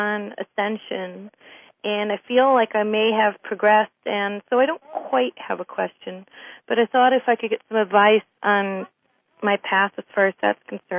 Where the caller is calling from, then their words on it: New York, United States; I'm calling from New York.